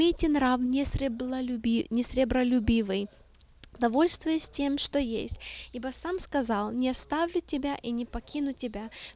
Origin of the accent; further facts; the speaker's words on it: England, United Kingdom; Russian is a second language; Когда я рос в Англии, мы жили в месте, называется Pickers Street.